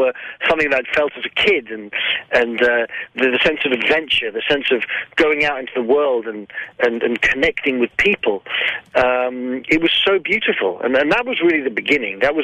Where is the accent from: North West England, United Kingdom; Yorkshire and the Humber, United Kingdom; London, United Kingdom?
London, United Kingdom; I grew up in London, but both my parents are Greek, and I do speak Greek.